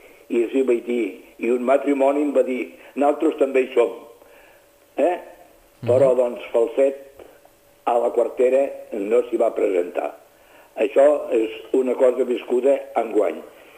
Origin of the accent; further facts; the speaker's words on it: Catalonia, Spain; per almenys ha demostrat que som catalans